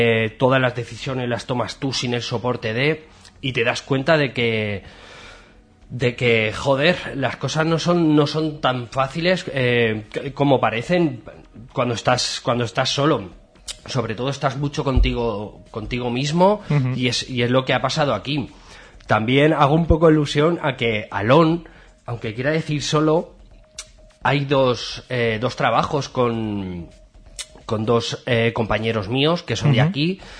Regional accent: Barcelona, Catalonia, Spain; Y me imagino todo lo que he hecho de menos de Barcelona, que soy nativo de allí

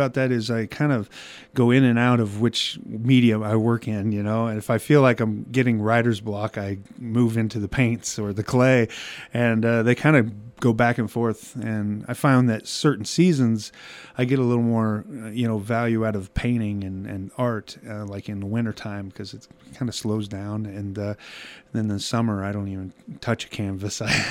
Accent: Lamoni, Iowa, United States; also born or lived in Guthrie Center, United States; Yeah, I grew up in Lamoni and Guthrie Center, Iowa as well, and I'm kind of a small town kid from Iowa

